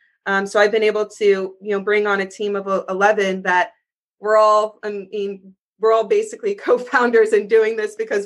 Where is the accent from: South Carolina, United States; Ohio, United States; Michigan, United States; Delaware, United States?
Michigan, United States; I've lived in LA and as I said, I'm from Michigan, North Carolina, and I would love to just be able to support my community there